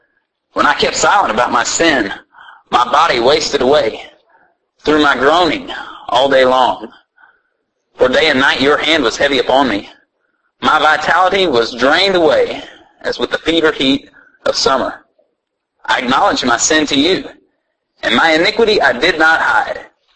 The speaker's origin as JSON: {"language": "English", "region": "Indiana", "country": "United States", "tie": "born or raised there", "said": "Back in my home state, the state of Indiana, basketball is a big thing"}